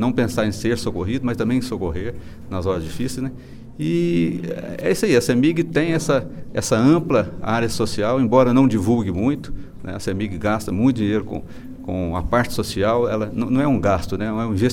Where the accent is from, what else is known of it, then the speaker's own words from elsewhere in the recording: Pará de Minas, Minas Gerais, Brazil; porque a gente é daqui, é de Pará de Minas, né?